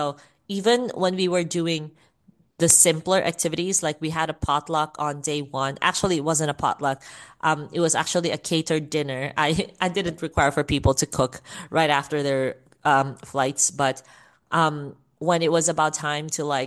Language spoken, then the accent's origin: English; Davao, Davao Region, Philippines; when they got to my city or my hometown where I live in Davao, Philippines.